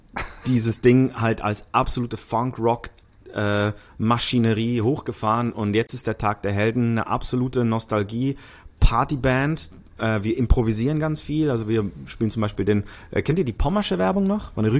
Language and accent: German; Zurich, Switzerland; moved away as an adult; now in Hamburg, Germany; ich bin in Zürich aufgewachsen. Mhm. Und als ich 2011 nach Hamburg gekommen bin, scheiße, ich bin schon über 10 Jahre in Hamburg